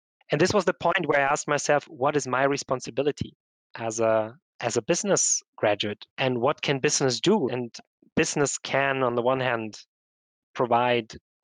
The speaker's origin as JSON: {"language": "English", "region": "Bavaria", "country": "Germany", "tie": "born or raised there", "said": "I grew up in Bavaria. I had a very lovely childhood there."}